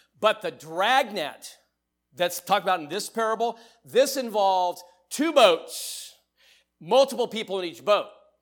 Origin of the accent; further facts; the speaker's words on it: Van Nuys, California, United States; when I grew up in the 1960s, I grew up here in the Valley, actually. I'm from Van Nuys.